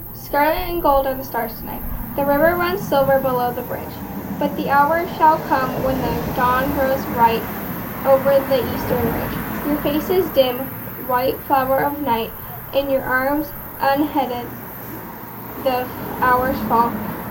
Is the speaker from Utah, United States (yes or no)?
yes; Utah, United States; I'm from Utah.